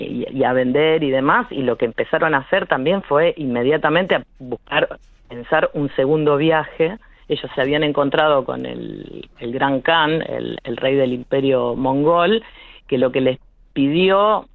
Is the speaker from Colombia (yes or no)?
no; Santa Isabel, Santa Fe, Argentina; born there; yo nací en Santa Isabel, un pueblo al sur de Santa Fe